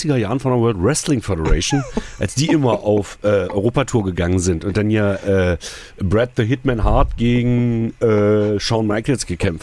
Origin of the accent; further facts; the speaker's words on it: Magdeburg, Saxony-Anhalt, Germany; Ich komme aus Magdeburg.